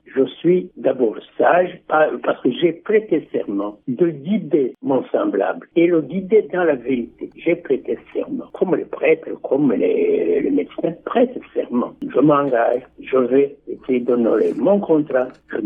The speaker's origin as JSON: {"language": "French", "country": "Burundi", "tie": "born or raised there", "said": "Je suis né, j'ai étudié chez nous en Afrique, Afrique des Grands Lacs."}